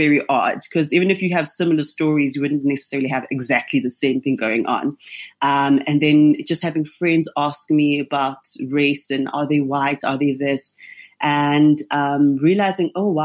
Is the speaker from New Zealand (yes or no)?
no; South Africa; I am a filmmaker from South Africa.